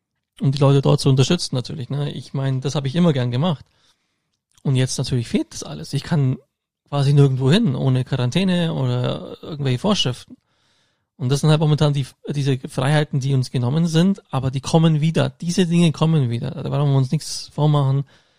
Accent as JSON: {"language": "German", "town": "Augsburg", "region": "Bavaria", "country": "Germany", "tie": "born or raised there"}